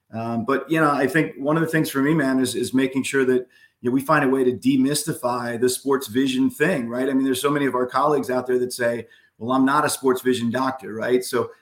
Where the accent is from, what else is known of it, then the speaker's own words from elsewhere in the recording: Pennsylvania, United States; I grew up in Central Pennsylvania, so I grew up playing sports my whole life.